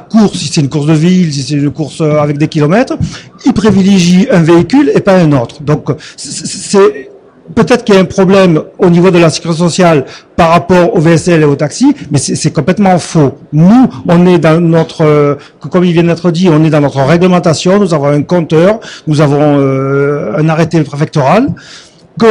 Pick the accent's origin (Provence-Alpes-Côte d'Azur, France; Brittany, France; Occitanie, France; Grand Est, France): Grand Est, France; chez nous, en Lorraine, 100% des ambulanciers ont des taxis